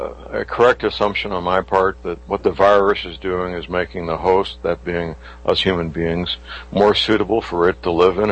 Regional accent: St. Louis, Missouri, United States; Dr. Myers is a chiropractic physician living and practicing in my hometown, St. Louis, Missouri.

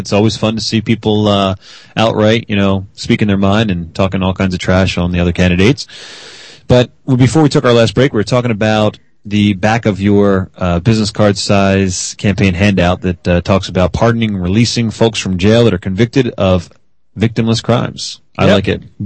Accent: Denver, Colorado, United States; I'm from Denver, the Sunshine State.

